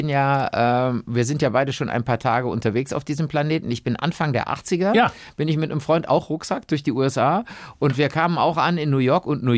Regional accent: Cologne, North Rhine-Westphalia, Germany; meine Heimatstadt Köln

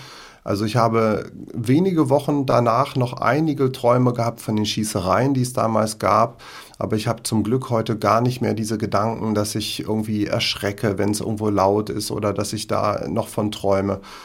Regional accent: Göttingen, Lower Saxony, Germany; in meiner Heimatstadt Göttingen

